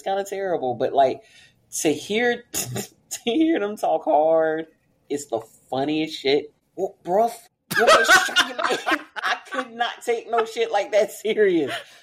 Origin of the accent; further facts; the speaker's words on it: United States; So, listen, I'm Black American. I've been surrounded by violence my whole life, okay?